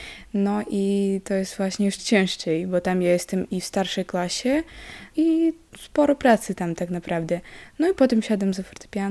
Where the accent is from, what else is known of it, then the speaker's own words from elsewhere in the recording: Ukraine; Polish is a second language; now in Poland; pani usłyszała, że ja rozmawiam w innym języku i ona pytała, że jestem z Ukrainy